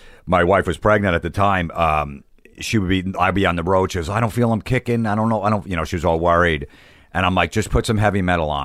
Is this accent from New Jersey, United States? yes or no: yes; Old Bridge, New Jersey, United States; You know, growing up in New Jersey, in Oldbridge, New Jersey, there was a record label called Megaforce Records.